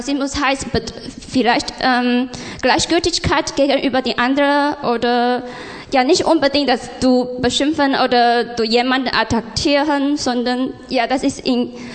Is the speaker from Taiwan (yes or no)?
yes; Taiwan; moved away as an adult; now in Germany; ich komme aus Taiwan, ich bin vor 2 Jahren durch das Studium nach Deutschland gekommen